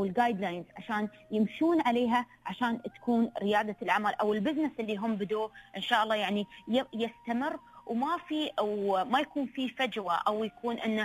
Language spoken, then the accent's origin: Arabic; United Arab Emirates